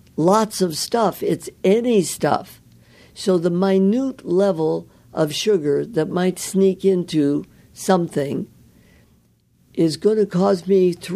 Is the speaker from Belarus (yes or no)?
no; Midwest, United States; Just alcohol. I was from the Midwest. You know, there was no pot and all that stuff.